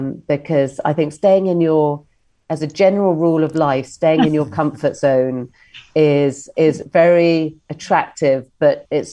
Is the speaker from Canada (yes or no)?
no; United Kingdom; No, of course I don't. I'm British.